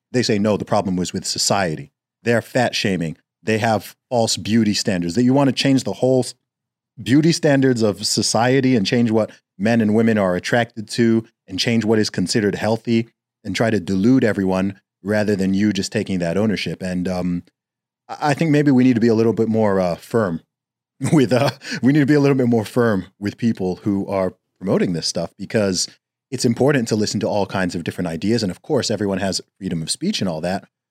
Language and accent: English; Saudi Arabia; I grew up in Saudi Arabia